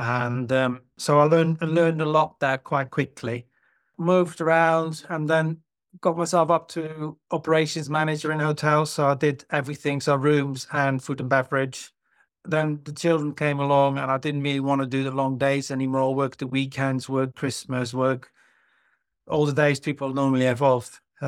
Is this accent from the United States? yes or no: no; Netherlands; English is a second language; moved away as an adult; now in United Kingdom; I'm originally from Holland, or as now called the Netherlands, apparently. Came over in 1994, so there we go. Another celebration. I've been in the country for 30 years.